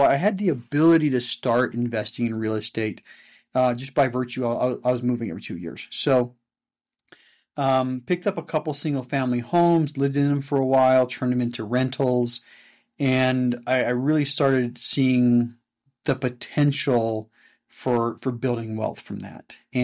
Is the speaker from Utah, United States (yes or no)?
yes; Salt Lake City, Utah, United States; Yeah, so born and raised in the Salt Lake area, and you know, it took me a long time to actually start investing here, but born and raised in Salt Lake